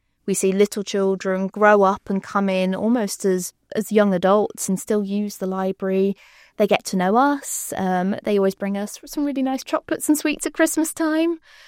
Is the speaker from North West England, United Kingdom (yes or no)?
no; Scotland, United Kingdom; accent: Scottish; I am obviously Scottish, my origin, as you can tell from the accent, but been living in this area for about 12 years now with my husband. He's also Scottish.